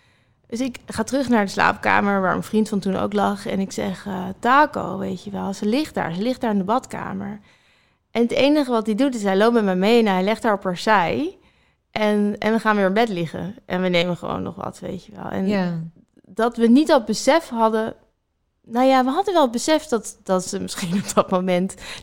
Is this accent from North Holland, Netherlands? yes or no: yes; North Holland, Netherlands; Nee, je hoort wel mijn accent, hè? Ik kom een beetje uit die contraien.